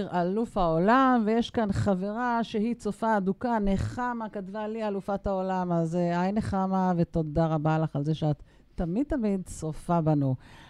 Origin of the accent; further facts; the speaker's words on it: Kfar Tavor, Northern District, Israel; שהוא שכן למקום שאני מגיע ממנו, מכפר תבור